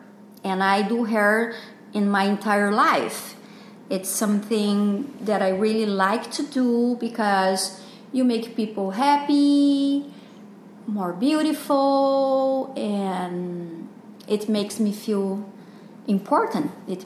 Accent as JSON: {"language": "English", "town": "Mogi das Cruzes", "region": "São Paulo", "country": "Brazil", "tie": "born or raised there", "second_language": "English", "moved": "as an adult", "said": "I grew up in Mogi das Cruzes. It's a little city close to São Paulo. And I was very poor."}